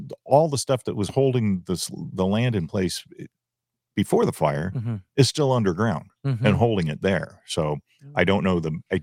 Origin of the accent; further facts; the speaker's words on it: Bay Park, California, United States; Yeah, and I remember growing up in Bay Park.